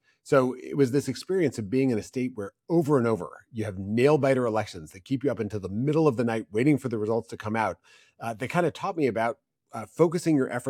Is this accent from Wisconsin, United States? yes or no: yes; Wisconsin, United States; drawing on lessons from a state that has walked that exact path over this last decade, which is my home state of Wisconsin.